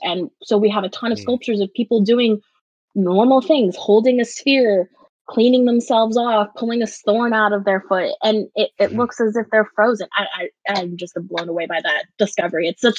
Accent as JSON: {"language": "English", "region": "Pacific Northwest", "country": "United States", "accent": "Pacific Northwest", "said": "I mean, I don't speak Greek, but that's how I've always said it with my Pacific Northwest accent."}